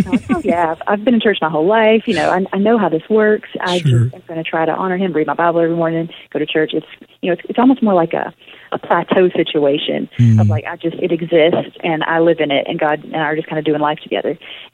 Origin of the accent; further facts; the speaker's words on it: the South, United States; accent: Southern; It's kind of like a Jenga game, you know, where you, my southern accent probably came out a lot right there.